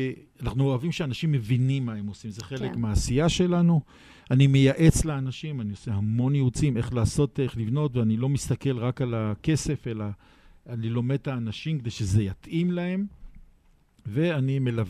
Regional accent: Jerusalem, Jerusalem District, Israel; אז אחרי שאמרת כמעט הכל, אני ירושלמי. אז עוד מעט תשמעו את המעתיים שלי

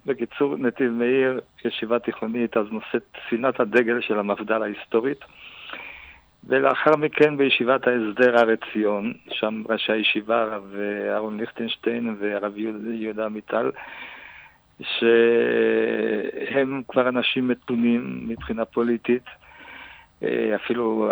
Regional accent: Uruguay; also born or lived in Argentina; now in Israel; אני יליד אורוגוואי. זה לא רק ביוגרפיה, זה חשוב כי זו תרבות בעצם.

